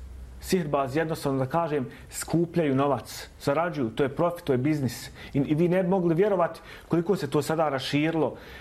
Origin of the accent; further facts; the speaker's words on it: Bosnia & Herzegovina; Ne samo kod nas u Bosni i Hercegovini, nego i po arapskom svijetu i u Turskoj.